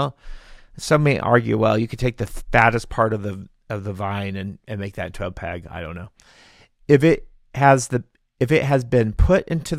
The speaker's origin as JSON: {"language": "English", "region": "Washington", "country": "United States", "tie": "born or raised there", "said": "Now, I was raised in the Yakima Valley. We had some vineyards on our farm"}